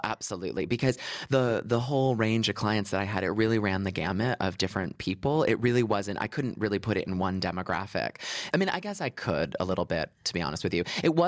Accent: United States; now in London, United Kingdom; Obviously, I'm American here, living in London in the UK

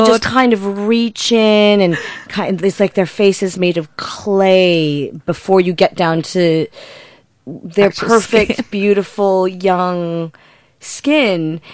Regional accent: United States; now in United Kingdom; Really, yes. I'm from the United States of America. Not Canada.

